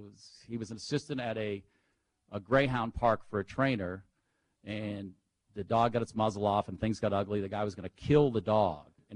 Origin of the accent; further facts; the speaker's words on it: Massachusetts, United States; And but I came from Massachusetts, hit the jackpot with parents.